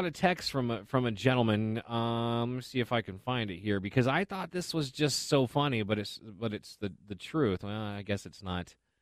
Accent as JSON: {"language": "English", "region": "California", "country": "United States", "lives_now": "Reno, United States", "said": "Believe me, I'm not any more liberal I'm from Southern California than northern."}